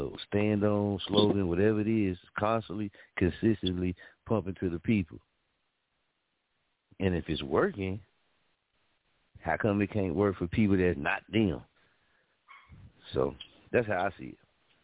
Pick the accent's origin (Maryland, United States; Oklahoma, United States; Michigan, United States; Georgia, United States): Oklahoma, United States; Muskogee; Even though it was few people here, you know what I mean, in my hometown, Muskogee, that was, you know, knew about Top on the Radio and stuff like that, man, when I was in Kansas.